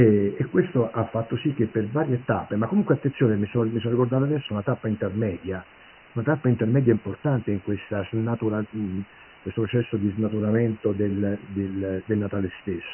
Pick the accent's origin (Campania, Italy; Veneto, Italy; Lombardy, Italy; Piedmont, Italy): Campania, Italy; Naples; io sono napoletano